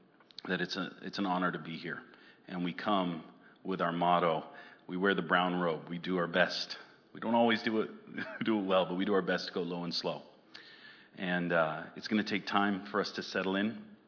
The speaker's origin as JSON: {"language": "English", "town": "Gloucester", "region": "Massachusetts", "country": "United States", "tie": "born or raised there", "said": "I grew up in Massachusetts from a small island, Gloucester. It's north of Boston."}